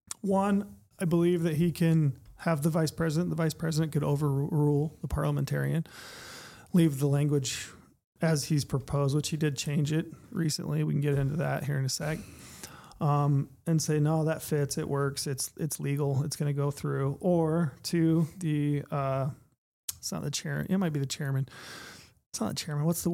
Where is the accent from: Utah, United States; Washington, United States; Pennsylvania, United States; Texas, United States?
Utah, United States; I grew up in Anemone, Utah, and I think the population was like 150 people, maybe 180.